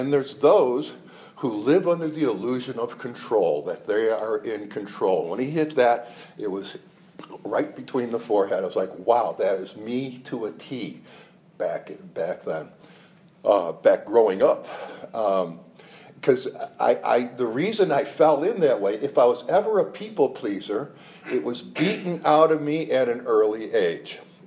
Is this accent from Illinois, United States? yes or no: yes; Chicago, Illinois, United States; Through growing up in Chicago, we were a poor family. Of course, I didn't know it. The entire block was in the same thing as us.